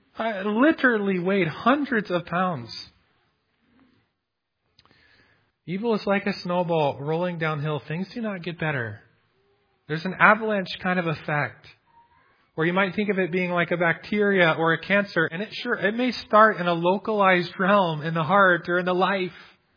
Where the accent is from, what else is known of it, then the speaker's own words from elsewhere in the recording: United States; now in Canada; I grew up near Lake Michigan, and we just had a bunch of wet, heavy snow.